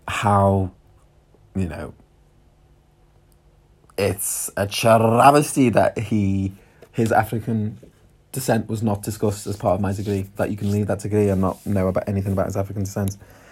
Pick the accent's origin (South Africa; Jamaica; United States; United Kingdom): United Kingdom; London; accent: London; Obviously, I spoke in that in my London accent.